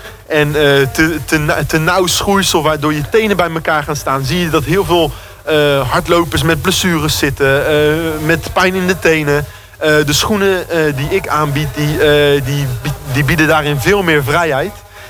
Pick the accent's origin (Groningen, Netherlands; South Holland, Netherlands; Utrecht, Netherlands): South Holland, Netherlands; Spijkenisse; Ik kom uit Spijkenissen.